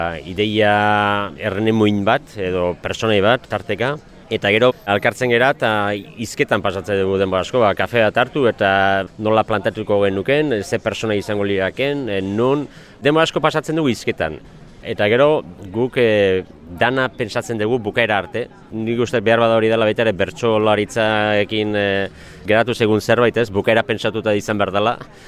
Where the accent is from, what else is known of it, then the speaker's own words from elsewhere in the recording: Zarautz, Basque Country, Spain; ni zarauztarra naiz eta Zarauzko udaliburutegian ordua pasatzen genitun.